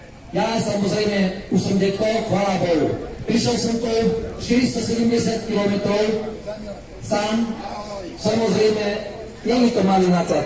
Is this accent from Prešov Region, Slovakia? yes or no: yes; Kamenica, Prešov Region, Slovakia; Ja som z východu, od Prešova. Konkrétne z obce Kamenice.